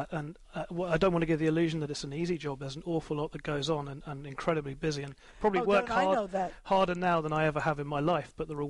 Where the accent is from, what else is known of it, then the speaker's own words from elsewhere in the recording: South East England, United Kingdom; moved away as an adult; now in Northern Ireland, United Kingdom; I grew up in Kent in England, so I'm what's termed here a blow-in. I've only been here 13 years, but my children are born and raised here